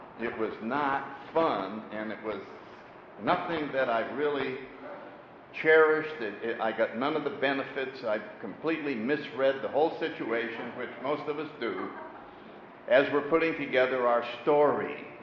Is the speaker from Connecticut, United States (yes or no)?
yes; New Haven, Connecticut, United States; As I said, I grew up in New Haven, Connecticut a long, long time ago.